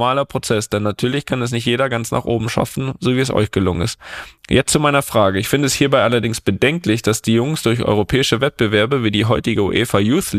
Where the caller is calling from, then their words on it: Mainz, Rhineland-Palatinate, Germany; ich komme aus Mainz.